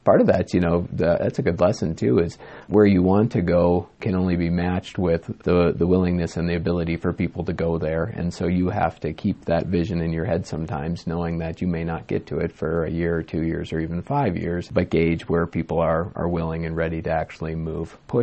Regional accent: Minnesota, United States; also born or lived in Montana; I grew up in Minnesota and ended up transferring out to Missoula, Montana, the University of Montana

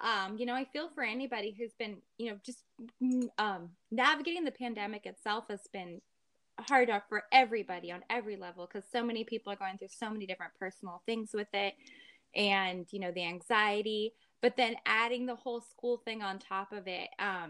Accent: Washington, United States; But I was born and raised in Kitsap County. You know, that's our county where Bremerton and Port Orchard, Silverdale, Paul's both located.

